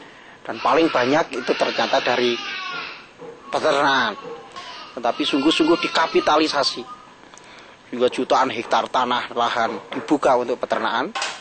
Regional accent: Java, Indonesia; saya misalkan budaya Jawa yang saya sendiri orang Jawa.

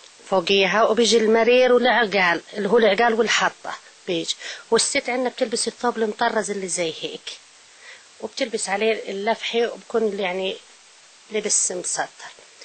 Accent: Palestine; يعني عندنا في فلسطين يعني صارت نسبة عالية كثير

